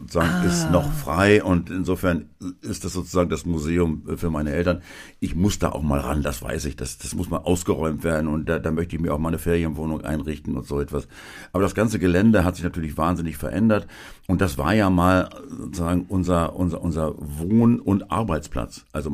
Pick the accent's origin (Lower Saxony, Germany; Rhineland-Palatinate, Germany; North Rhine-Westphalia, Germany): Lower Saxony, Germany; Schaumburg; Dieses ist meine Heimat geworden. Obwohl ich auch meine alte Heimat Schaumburg sehr liebe, weil sie auch reizvoll ist.